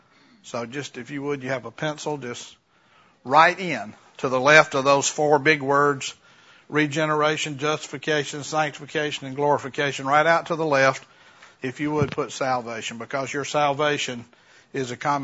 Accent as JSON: {"language": "English", "region": "Mississippi", "country": "United States", "lives_now": "Alabama, United States", "said": "Well, I usually say Alabama. That is where I live, so. But I am from Mississippi, as you're right."}